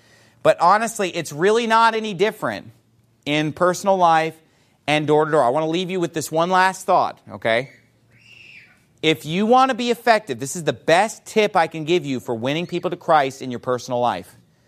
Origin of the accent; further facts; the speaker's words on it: California, United States; I'm from California, you know, the West